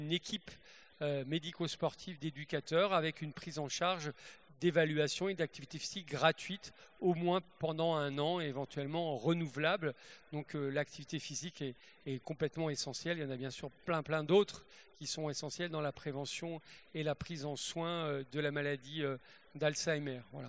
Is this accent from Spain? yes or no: no; Metz, Grand Est, France; born there; Je suis né à Metz, en Moselle.